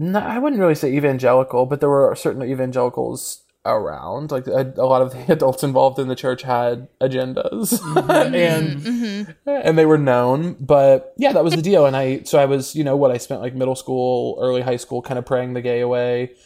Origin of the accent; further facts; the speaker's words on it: Missouri, United States; No, I grew up in Missouri, huge brag.